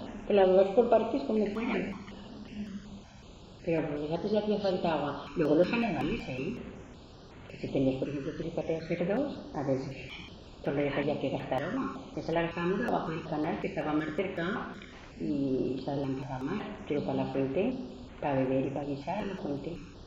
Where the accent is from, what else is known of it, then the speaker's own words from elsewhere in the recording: Madrid, Community of Madrid, Spain; Ah, pero soy de Madrid.